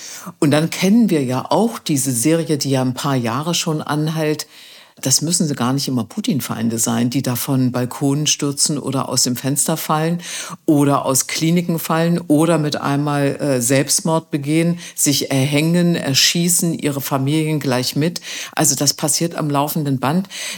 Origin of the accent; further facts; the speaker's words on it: Germany; Ich bin in der DDR groß geworden.